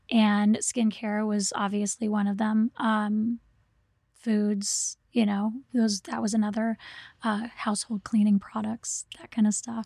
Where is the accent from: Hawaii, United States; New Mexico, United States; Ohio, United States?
Hawaii, United States; I am Hawaiian, so that feels yeah. good to me